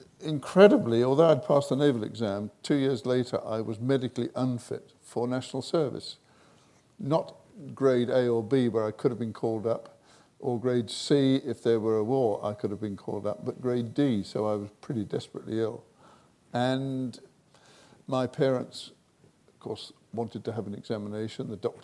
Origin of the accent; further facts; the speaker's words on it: Hooley, South East England, United Kingdom; I grew up in Surrey, a little village called Hooley